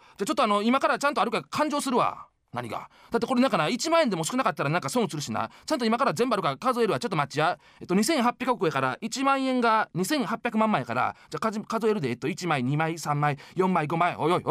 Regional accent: Kyoto, Japan; そうそう、私京都出身なんで、

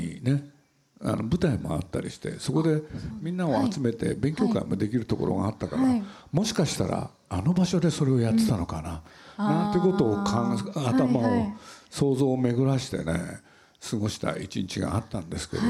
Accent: Nagoya, Aichi, Japan; moved away as an adult; now in Tokyo, Japan; 名古屋で生まれて名古屋で育って、はい、これで大学で東京へ来た人間なんですけれど

